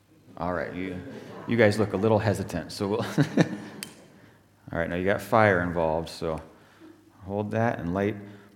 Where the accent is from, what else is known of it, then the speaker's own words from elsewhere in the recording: United States; When I was growing up in America, especially, it was the age of, you know, the space shuttles launching up.